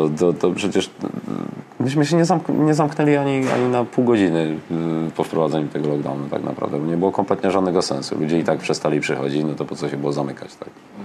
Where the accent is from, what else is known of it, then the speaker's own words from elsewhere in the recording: Silesian Voivodeship, Poland; No nie, no ja nie pochodzę z Cieszyna akurat, tak naprawdę, tylko ze Śląska.